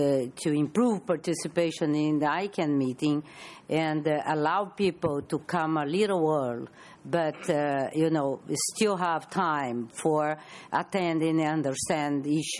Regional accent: Brazil; I'm from Brazil. I'm from ESAC in Lac Raro in Hong Kong.

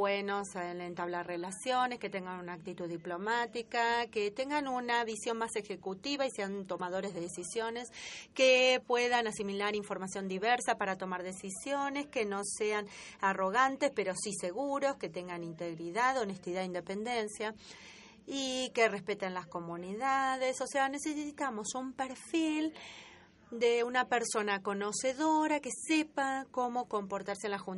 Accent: Brazil; yo soy de Brasil. También soy de un país en desarrollo.

